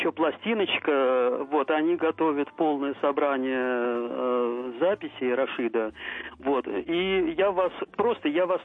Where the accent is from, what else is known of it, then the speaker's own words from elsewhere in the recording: Tver Oblast, Russia; Я родом из Тверской области